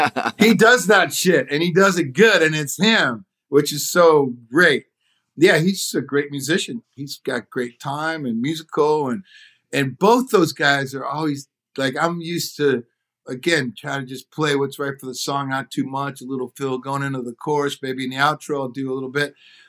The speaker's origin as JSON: {"language": "English", "town": "Detroit", "region": "Michigan", "country": "United States", "tie": "born or raised there", "said": "Well, I grew up outside of Detroit."}